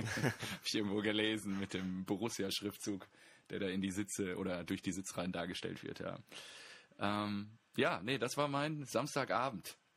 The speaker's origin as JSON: {"language": "German", "country": "Germany", "said": "weil wir als Deutsche identifizieren uns ja generell eigentlich anders mit der Nationalelf"}